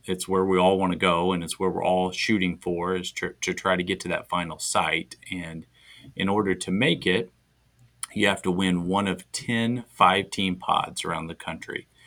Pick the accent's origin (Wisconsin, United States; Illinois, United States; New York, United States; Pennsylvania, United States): Illinois, United States; also born or lived in Colorado; now in Olathe, United States; We moved to Olathe in 2007. To take the job at MNU. We came from Colorado. Christy and I grew up in Illinois, Christy in Indiana